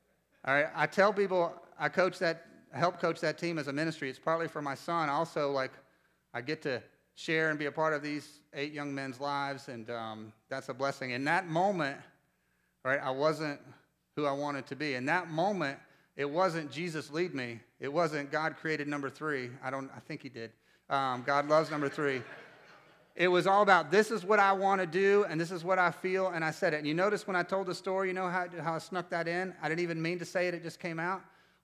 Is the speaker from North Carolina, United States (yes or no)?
yes; Winston-Salem, North Carolina, United States; I don't know where I come from Winston-Salem. The way I grew up